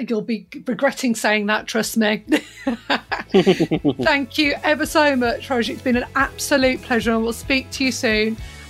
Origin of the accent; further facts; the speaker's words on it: Birmingham, West Midlands, United Kingdom; And I told you that I'm from the Birmingham area. And I came across a lot of different cultures and diversities.